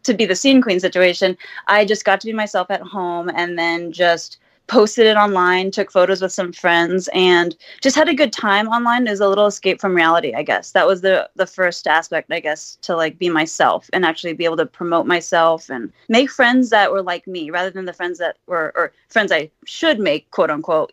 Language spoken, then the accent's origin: English; Huntington Beach, California, United States; Yeah, I'm from Huntington Beach. I went to a private Catholic school.